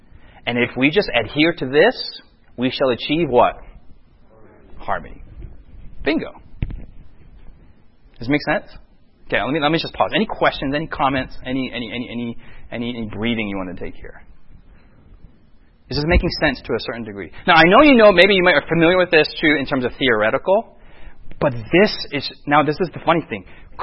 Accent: United States; I mean, for me as an American, that just makes me, like, you know, all of our movies

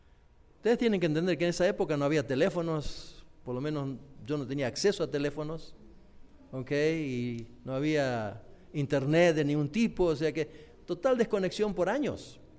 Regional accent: Argentina; Yo crecí en Argentina, una familia disfuncional.

